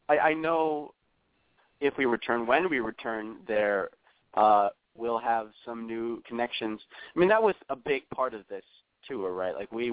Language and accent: English; Midwest, United States; I've known it since I was a child, like many of us, growing up in the United States, in the Midwest